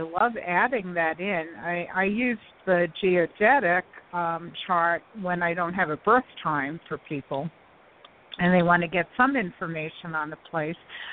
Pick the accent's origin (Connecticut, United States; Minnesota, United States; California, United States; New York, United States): New York, United States; Brooklyn; So Brooklyn, New York, where we're both from.